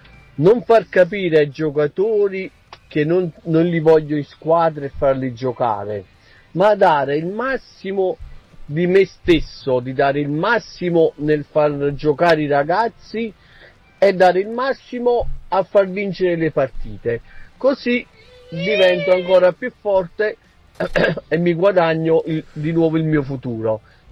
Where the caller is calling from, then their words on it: Salerno, Campania, Italy; Buonasera Quintiliano … da Salerno.